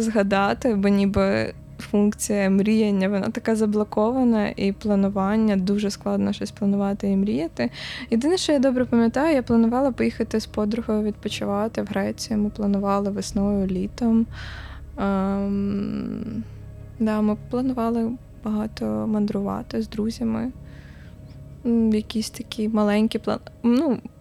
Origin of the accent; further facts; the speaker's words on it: Crimea, Ukraine; moved away; also born or lived in Kyiv; я і так вже втрачала дім, бо я з Криму, і я, типу, довго шукала свій дім, потім він в мене з'явився в Києві